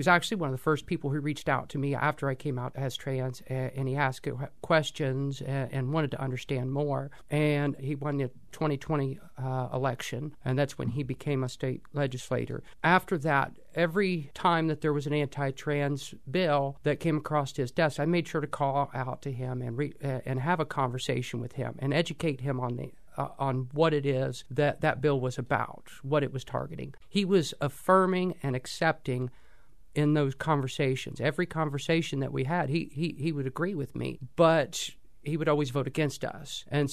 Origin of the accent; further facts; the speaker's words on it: West Alexandria, Ohio, United States; born there; I was born in West Alexandria, Ohio, which is just to the west of Dayton, about 30 minutes. My small town roots, to me, is every bit a part of what makes me who I am as my gender identity is.